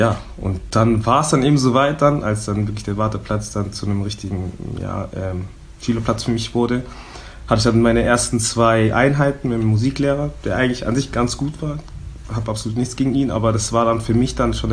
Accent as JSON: {"language": "German", "region": "Southern Germany", "country": "Germany", "tie": "born or raised there", "lives_now": "Berlin, Germany", "said": "25 Jahre jung, geboren und aufgewachsen in Süddeutschland, aber lebe seit ein paar Jahren in Berlin. Was aber eben heute wichtig sein wird, ist, dass meine Wurzeln in Angola und Kongo liegen."}